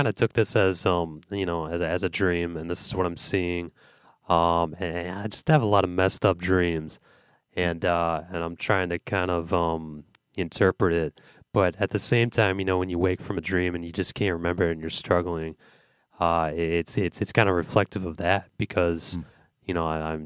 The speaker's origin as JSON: {"language": "English", "town": "Midland", "region": "Michigan", "country": "United States", "lives_now": "Bad Axe, United States", "said": "I'm originally from Midland, Michigan. Right now, I'm out on the Thumb in Bad Axe in No Man's Land"}